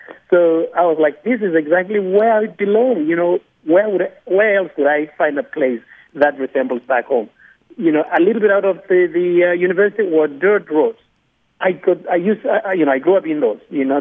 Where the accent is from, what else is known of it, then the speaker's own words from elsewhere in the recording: Kenya; English is a second language; moved away as an adult; I went to university there. English was not a problem. But the thing is that for me, it was not an easy thing. I mean, it wasn't hard to leave Kenya because I had already built this thing in my mind.